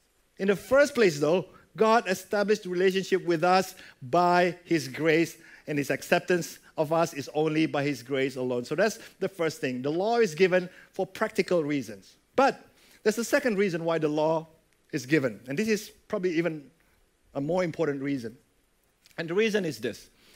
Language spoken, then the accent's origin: English; Jakarta, Indonesia; now in Australia; And I grew up in Jakarta. There was a big runabout where I grew up.